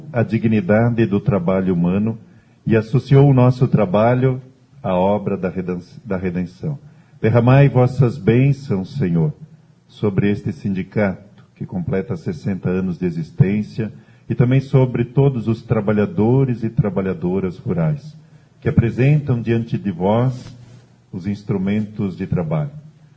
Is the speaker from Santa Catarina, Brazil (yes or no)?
yes; Nova Veneza, Santa Catarina, Brazil; Eu vejo da minha terra lá, Nova Veneza, no interior de Santa Catarina